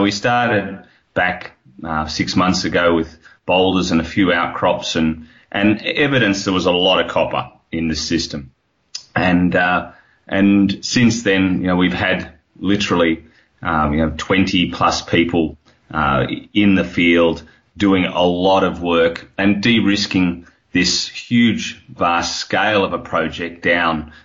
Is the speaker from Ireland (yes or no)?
no; Australia; accent: Australian; You can hear my accent. It's Australian.